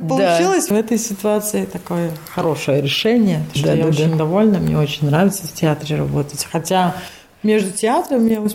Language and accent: Russian; Riga, Latvia; Да-да-да, я из Риги. Всю жизнь прожила в Риге